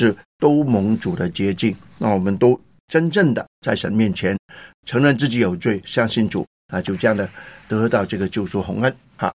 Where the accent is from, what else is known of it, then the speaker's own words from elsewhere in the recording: China; 我们中国人，我们的弟兄姐妹